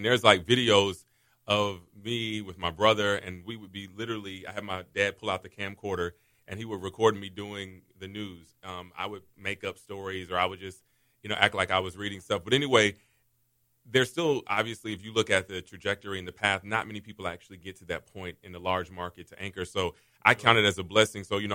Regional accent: Atlanta, Georgia, United States; But, like, I was born in Atlanta. Yeah. And that's still where my family is. That's where my roots are.

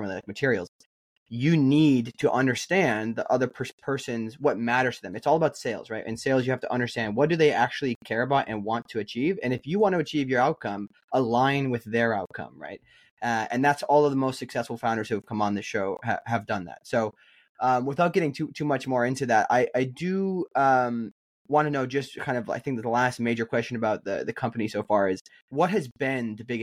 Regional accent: Midwest, United States; but I'm from the Midwest, so I generally, you know, I understand how these people think

